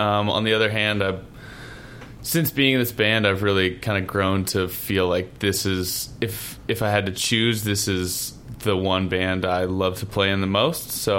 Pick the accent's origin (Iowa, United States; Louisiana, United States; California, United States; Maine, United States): California, United States; San Francisco; now in Los Angeles, United States; it wasn't too tough of a move for me because I grew up mostly in San Francisco.